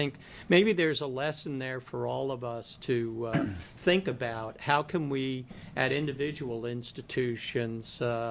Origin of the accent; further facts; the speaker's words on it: New York City, New York, United States; Klamath Falls is not exactly New York City. I grew up in New York City. It's not New York City.